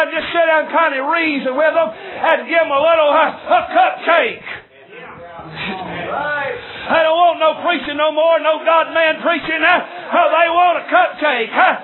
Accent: United States; born there; I was born in America to godly parents that love you.

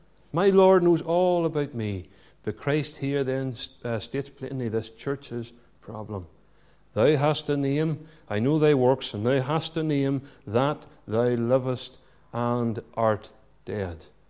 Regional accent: Ballymena, Northern Ireland, United Kingdom; I grew up in Ballymena, just outside Ballymena

